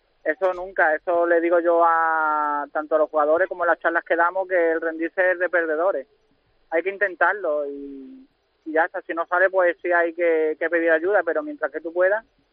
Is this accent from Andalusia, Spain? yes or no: yes; Málaga, Andalusia, Spain; Y yo he querido siempre jugar con el equipo de mi tierra, o en este caso Málaga o Andalucía.